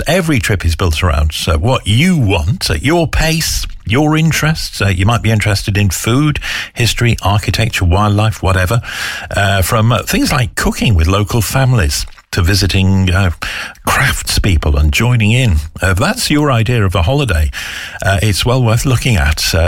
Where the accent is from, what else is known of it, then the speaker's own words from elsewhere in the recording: Widnes, North West England, United Kingdom; even though my hometown of Widnes obviously made him feel homesick